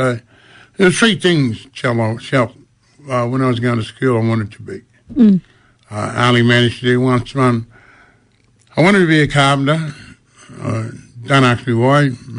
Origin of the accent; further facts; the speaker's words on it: Queensland, Australia; I come from Queensland, we don't eat snakes.